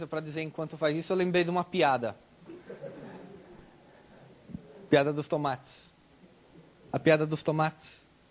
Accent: Brazil; Como eu sou brasileiro, eu ia contar uma piada de português, mas é melhor não.

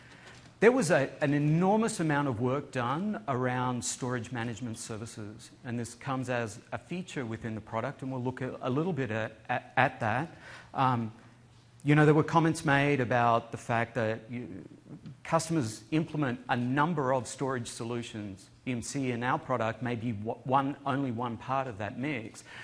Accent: Australia; accent: Australian; And in that 15 years, I've been incapable of getting rid of my Australian accent. So my background is from Australia.

